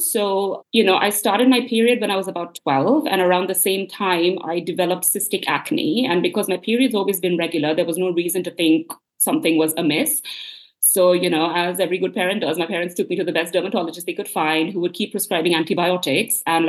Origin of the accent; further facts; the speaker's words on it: India; growing up in India, you don't really talk about your body at all.